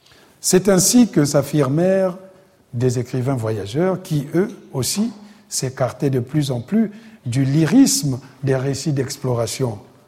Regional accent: Republic of the Congo; Dans mon pays d'origine, le Congo-Brazzaville, le chemin de fer qui coûta la vie à mes ancêtres était en pleine construction

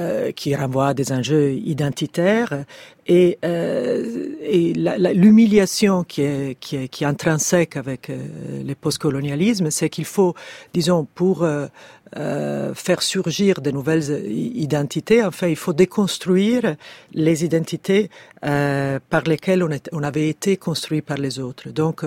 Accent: Italy; accent: Italian; French is a second language; si quelqu'un fait une remarque sur mon accent affreux italien, je peux me sentir humilié

